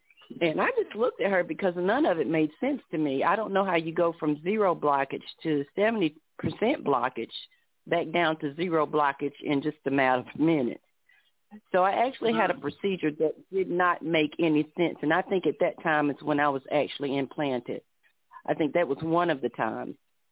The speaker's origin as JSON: {"language": "English", "town": "Winston-Salem", "region": "North Carolina", "country": "United States", "said": "I'm from Winston-Salem, North Carolina, but I was just going to listen in for now."}